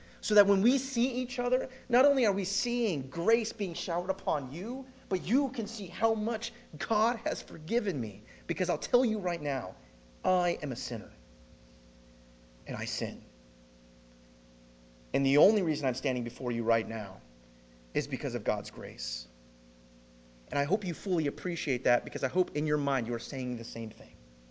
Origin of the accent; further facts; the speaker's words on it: California, United States; of all places, as a California boy. And that was counterculture. That was cross-cultural for me. I am Californian, guys.